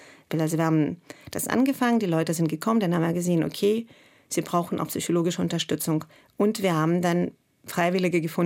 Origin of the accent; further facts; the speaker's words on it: Russia; now in Germany; Naja, ich komme aus Russland. Ich bin zwar seit knapp, glaube ich, 29 Jahren schon weg. Aber der Bezug ist da.